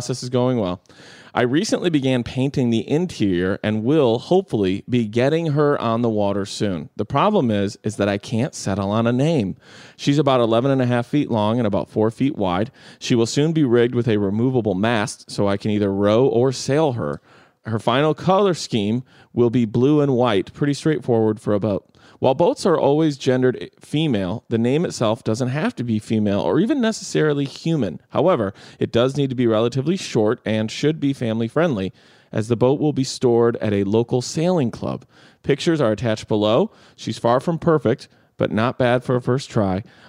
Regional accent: United States; now in China; I'm an American, but I live in China, and this podcast helps give me my daily dose of English and keeps me sane.

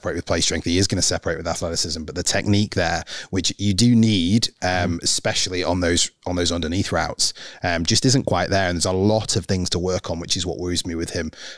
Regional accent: Manchester, North West England, United Kingdom; now in Nottingham, United Kingdom; Yeah, I'm from I'm originally from Manchester. I live in Nottingham at the moment.

